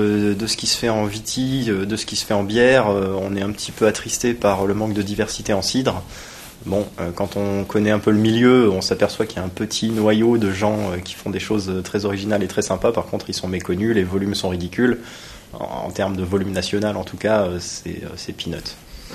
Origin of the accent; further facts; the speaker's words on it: Grand Est, France; born there; Donc, je suis né en Alsace, dans la région viticole, à la porte de la route des vins.